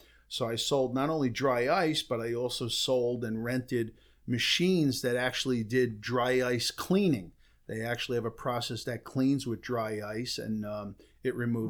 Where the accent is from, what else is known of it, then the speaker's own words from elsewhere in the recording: Union, New Jersey, United States; Well, it's going back quite a ways, but I grew up in Union, New Jersey. I lived there for many years.